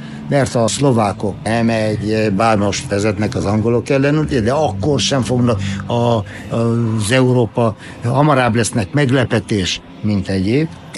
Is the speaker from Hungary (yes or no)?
no; Romania; mert ha valaki más, oké, de engem, akiről tudják, hogy magyar vagyok, azzal boncolgatni, hogy a magyar futball a román futball